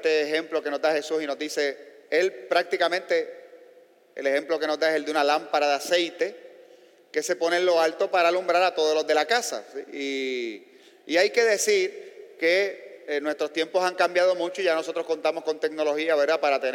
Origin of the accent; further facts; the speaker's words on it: Carolina, Puerto Rico; Yo en mi niñez, aquí en Villa Carolina, la luz se iba con bastante frecuencia